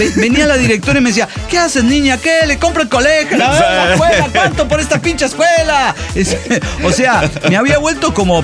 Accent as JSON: {"language": "Spanish", "region": "Guanajuato", "country": "Mexico", "said": "Solamente para aclarar que no soy de León, soy cuevanense, no leonés. Amo mi terruño."}